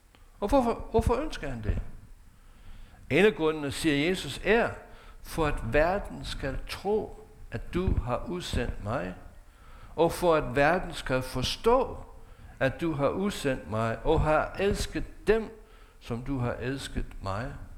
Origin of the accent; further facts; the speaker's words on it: United States; for andre verdens dele lige nu, fordi jeg stammer fra USA.